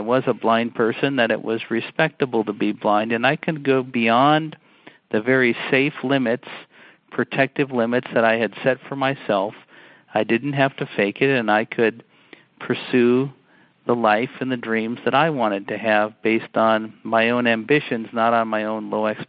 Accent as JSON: {"language": "English", "town": "Milwaukee", "region": "Wisconsin", "country": "United States", "tie": "born or raised there", "said": "I grew up in Milwaukee, Wisconsin, and both my parents have high school diplomas. They good Midwest folks."}